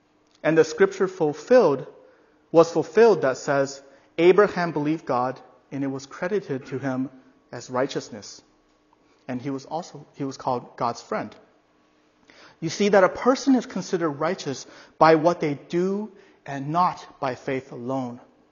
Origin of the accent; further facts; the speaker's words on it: California, United States; I'm from California, so my pronunciation is not quite the same as English and Scottish.